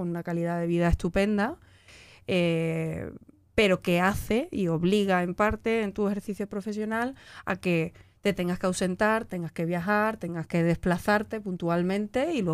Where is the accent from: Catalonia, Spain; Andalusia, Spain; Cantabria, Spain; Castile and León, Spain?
Andalusia, Spain; Huelva; soy de Huelva y que hago alarde de que soy de Huelva constantemente, la verdad, pues, y que volví, bueno, después de estar en Sevilla y en Córdoba, o sea, ciudades cercanas trabajando, regresé a mi ciudad